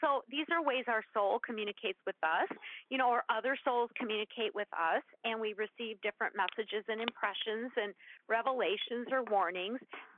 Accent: Minnesota, United States; I'm Minnesotan. We don't eat kumquats.

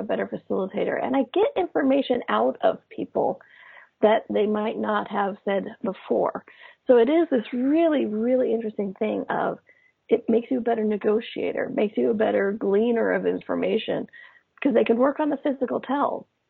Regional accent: United States; American.

